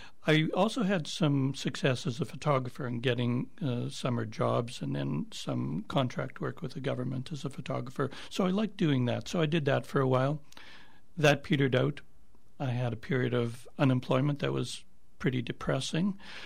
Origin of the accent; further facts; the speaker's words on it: Winnipeg, Manitoba, Canada; And so I started freelancing at CBC Radio in Winnipeg, which is my hometown.